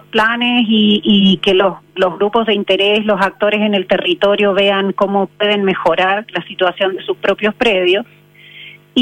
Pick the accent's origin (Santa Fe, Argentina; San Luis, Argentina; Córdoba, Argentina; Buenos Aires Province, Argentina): Córdoba, Argentina; accent: Cordoban; now in Chile; yo soy argentina, llevo viviendo en Chile 30 años. Y efectivamente no se me ha ido el acento cordobés.